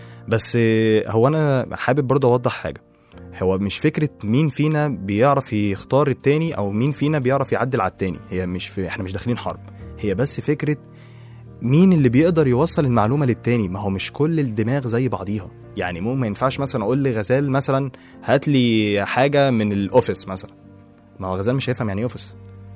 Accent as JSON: {"language": "Arabic", "country": "Egypt", "said": "في ناس متحضرة عندنا في مصر فبتعرف تقيم، وفي ناس مش متحضرة عندنا في مصر فبتعرفش"}